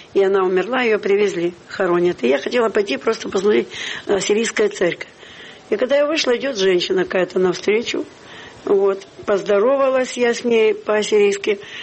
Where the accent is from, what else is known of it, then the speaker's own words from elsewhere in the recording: Donetsk, Donetsk Oblast, Ukraine; born there; я родилась в Донецке, вот, в Советском Союзе